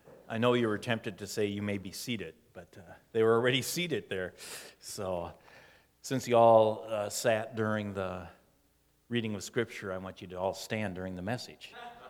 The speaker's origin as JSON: {"language": "English", "town": "Shawnee", "region": "Wisconsin", "country": "United States", "tie": "born or raised there", "said": "It was an afternoon after school when I walked to the Bread of Life Christian bookstore where I grew up in Shawnee, Wisconsin."}